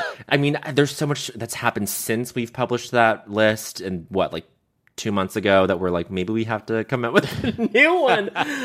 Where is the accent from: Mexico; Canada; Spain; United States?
Canada; Montreal, Quebec; growing up in Montreal.